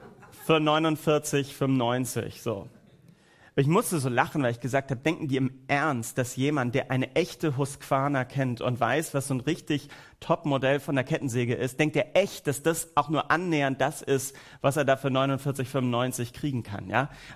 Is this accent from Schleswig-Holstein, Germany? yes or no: yes; Schleswig-Holstein, Germany; also born or lived in Hamburg; komme aus Norddeutschland, bin in Hamburg geboren, Schleswig-Holstein aufgewachsen, das ist meine Heimat. Aber ich merke, ich bin jetzt auch seit 22 Jahren dort weg, wohne nicht mehr in der Heimat.